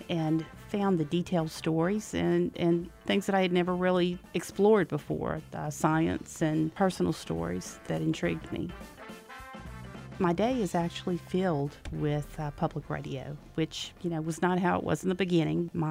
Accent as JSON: {"language": "English", "town": "Brusly", "region": "Louisiana", "country": "United States", "tie": "born or raised there", "lives_now": "Port Allen, United States", "said": "I grew up in Brule and live in Port Allen now."}